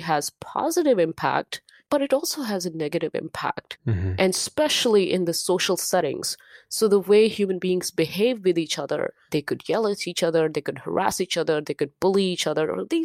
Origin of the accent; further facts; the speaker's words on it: India; moved away as an adult; now in United States; originally I'm from India. I grew up in India.